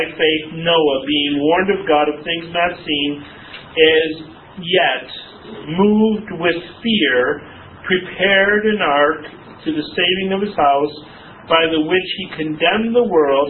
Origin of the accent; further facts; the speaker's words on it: Gates, New York, United States; I go, Gates, New York, he says. I go, yeah.